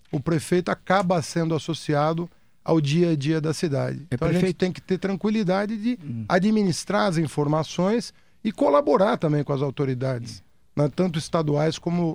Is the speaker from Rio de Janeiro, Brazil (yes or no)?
no; São Paulo, Brazil; Eu morava no Planalto Paulista, morei a vida inteira no Planalto Paulista antes de casar